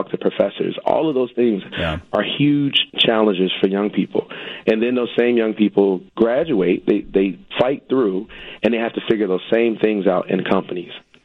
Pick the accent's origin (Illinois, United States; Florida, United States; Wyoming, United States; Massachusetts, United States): Illinois, United States; Chicago; So I'm not a product of CPS, but I am from Chicago. I'm from the Auburn Gresham community. I grew up here.